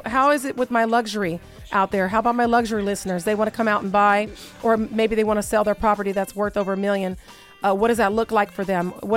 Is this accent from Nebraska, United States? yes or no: no; Texas, United States; I grew up in Texas as a young girl.